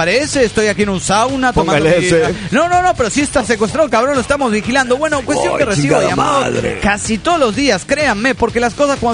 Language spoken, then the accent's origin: Spanish; Querétaro, Mexico; de Querétaro.